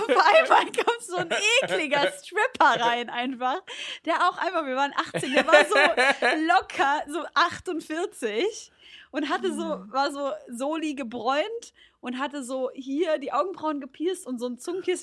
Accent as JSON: {"language": "German", "town": "Leipzig", "region": "Saxony", "country": "Germany", "tie": "born or raised there", "said": "wir sind halt beide in Leipzig groß geworden"}